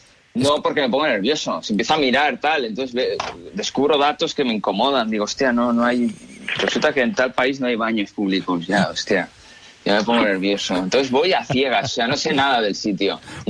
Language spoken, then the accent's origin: Spanish; Spain; soy un artista español atrapado